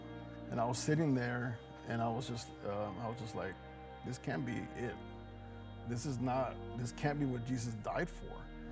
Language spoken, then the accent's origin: English; Los Angeles, California, United States; born there; So I was born in East LA, which is a lot of people say is the capital of Mexico, right? Everyone looked like me. And so when we moved over here, it was just like a big culture shock.